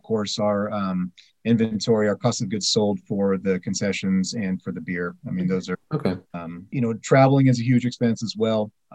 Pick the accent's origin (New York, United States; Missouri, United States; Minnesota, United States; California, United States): California, United States; Eureka; born and raised in Eureka, went to St. Bernard's, went to college.